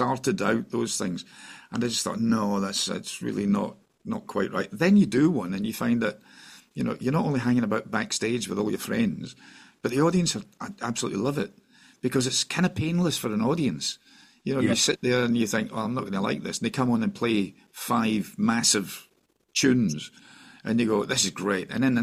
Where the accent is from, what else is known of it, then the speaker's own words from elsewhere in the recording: Cambuslang, Scotland, United Kingdom; I'll go back to where I was born in Cambuslang Lang in the outskirts